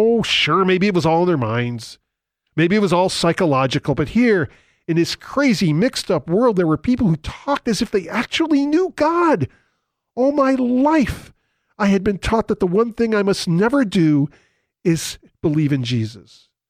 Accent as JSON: {"language": "English", "country": "United States", "tie": "born or raised there", "said": "Growing up in America as a Jew with mostly Gentile friends, I had been exposed to Christian terminology all my life"}